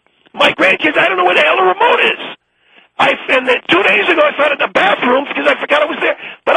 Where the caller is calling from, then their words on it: Santa Barbara, California, United States; I'm calling from Santa Barbara, and I'm 73 years of age.